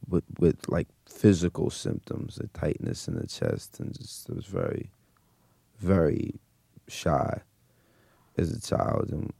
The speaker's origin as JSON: {"language": "English", "town": "Brooklyn", "region": "New York", "country": "United States", "tie": "born or raised there", "said": "Well, I was born in Downstate Hospital in Flatbush, and I was raised in Bedford-Stuyvesant and Roosevelt Projects. And then when I was around 9 or 10, moved back to Flatbush."}